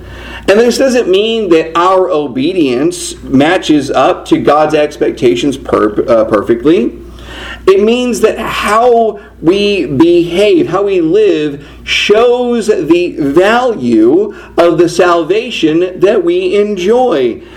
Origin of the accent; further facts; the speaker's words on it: Houston, Texas, United States; now in Washington, United States; I am from Houston originally, and so living in D.C. took some getting used